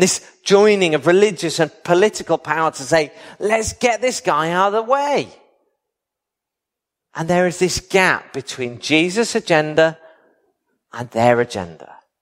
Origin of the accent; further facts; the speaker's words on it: United Kingdom; Now, we're British, so we wouldn't skip the queue.